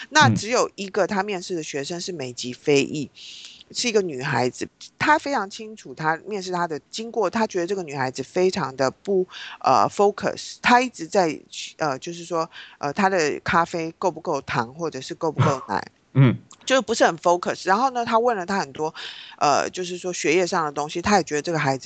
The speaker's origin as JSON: {"language": "Chinese", "country": "China", "said": "因为我自己当然我是中国人，我当然会觉得不公平啊"}